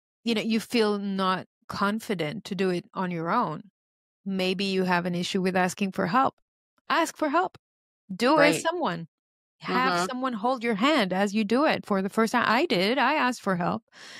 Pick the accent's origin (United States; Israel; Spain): Israel; also born or lived in Australia; No, I grew up here. I was born here in Israel, and I'd served the army, and then after the army, I traveled to Australia, and then I stayed there for 6 years